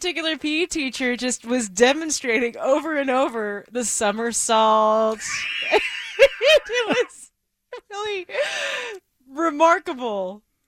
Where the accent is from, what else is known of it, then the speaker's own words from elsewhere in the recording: Portland, United States; I grew up in Portland. This could be bad.